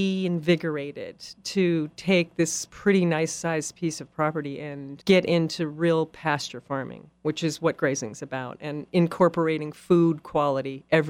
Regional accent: Oregon, United States; also born or lived in Midwest; I grew up in Oregon on a horse farm anyway. I spent a lot of time in the Midwest

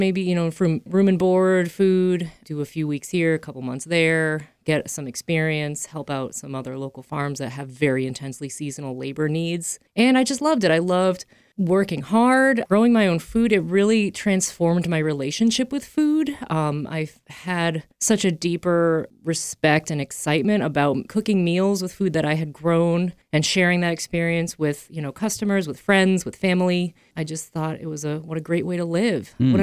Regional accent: Andover, Massachusetts, United States; I am a first generation fruit farmer. I grew up in Andover, Mass. My family are not farmers.

